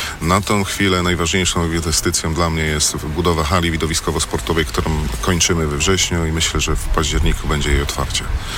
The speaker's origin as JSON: {"language": "Polish", "town": "Sieraków", "region": "Greater Poland Voivodeship", "country": "Poland", "tie": "born or raised there", "said": "Jestem rodowitym sierakowianinem, nie wyobrażałem sobie życia w innym miejscu."}